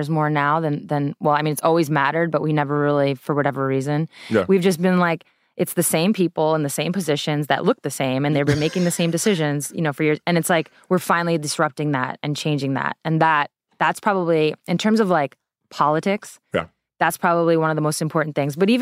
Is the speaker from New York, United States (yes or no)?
yes; New York, United States; I'm from Long Island.